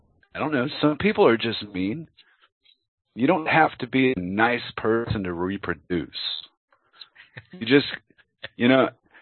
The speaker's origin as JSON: {"language": "English", "country": "United States", "lives_now": "Denmark", "said": "What I was trying to get to is I'm an American. I live in Denmark without speaking the language here."}